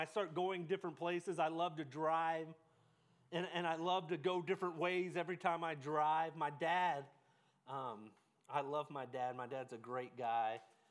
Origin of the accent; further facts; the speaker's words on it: Texas, United States; now in South Africa; We're not from South Africa. I know you guys can't tell that, right? But we're not. Holidays are hard when you're not with your family. We would have loved to have been home in Texas with my mom and dad